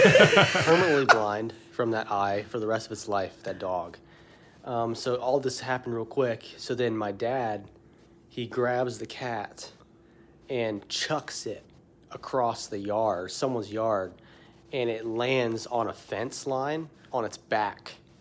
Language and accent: English; Ohio, United States; I'm from Ohio.